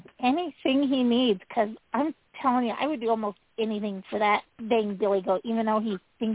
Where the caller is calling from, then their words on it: Utah, United States; I'm calling from Eastern Utah.